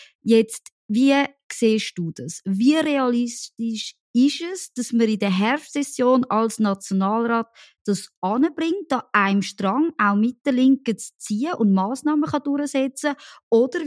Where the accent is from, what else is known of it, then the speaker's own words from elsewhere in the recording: Zurich, Switzerland; dass ich da als Zürcherin so anfange ein sticheln